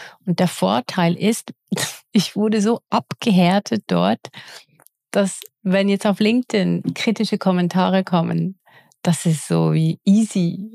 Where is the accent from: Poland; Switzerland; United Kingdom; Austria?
Switzerland; first language Swiss German; German is a second language; ich bin ja Schweizerin und eigentlich ist meine Muttersprache Schweizerdeutsch, aber ich mache natürlich meine Videos in Hochdeutsch. Und das merkt man ab und zu. Und ich spreche auch ein bisschen langsamer in Hochdeutsch, weil ich eigentlich Realtime übersetze in meinem Kopf.